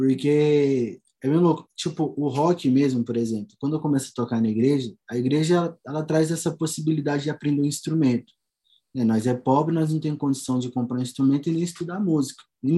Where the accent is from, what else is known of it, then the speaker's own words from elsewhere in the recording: Goiânia, Goiás, Brazil; Mano, cresci em Goiânia, um menino como muitos, né? Da mesma realidade, de quebrada.